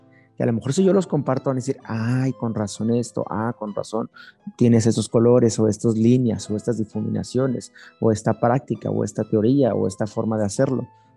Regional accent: Mexico; Yo soy muy mexicano, soy muy de colores

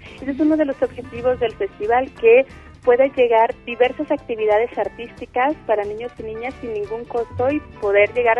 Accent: Jalisco, Mexico; now in Buenos Aires, Argentina; yo soy de acá de Jalisco, me fui a Buenos Aires hace 5 años

